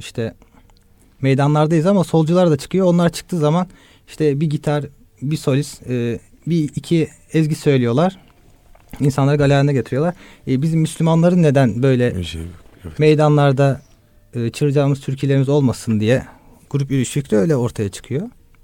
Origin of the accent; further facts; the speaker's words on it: Istanbul, Turkey; Aslen baba tarafından Adanalıyız ama İstanbul'da doğup büyüdük.